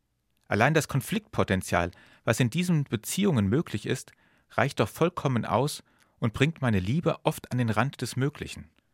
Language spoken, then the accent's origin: German; Hesse, Germany; Als Hesse spiele ich das mal am derzeit einzigen hessischen Verein der ersten Bundesliga durch.